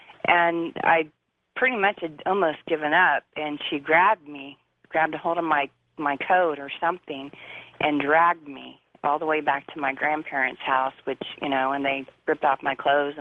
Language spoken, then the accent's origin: English; Indiana, United States; I was born in Indiana, grew up in Indiana.